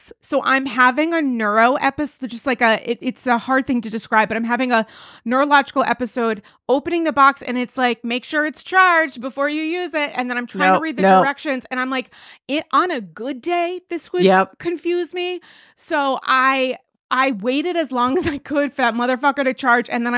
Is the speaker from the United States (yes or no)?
yes; New York, United States; Like, I am one of you. I am a New Yorker. I just don't drive.